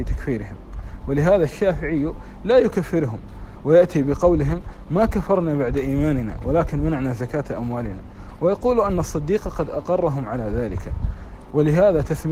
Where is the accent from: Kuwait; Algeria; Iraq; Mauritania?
Kuwait; وهذا أمر مشاهد حتى عندنا في الكويت